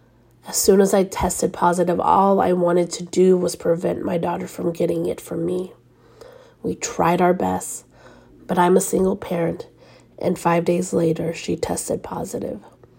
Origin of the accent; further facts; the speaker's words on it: Texas, United States; I'm a Texan and a Latinx immigrant mama.